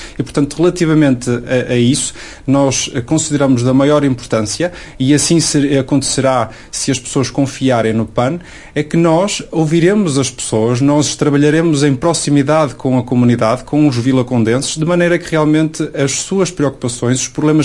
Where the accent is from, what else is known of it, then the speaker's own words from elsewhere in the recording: Vila do Conde, Porto, Portugal; sou nascido e criado em Vila do Conde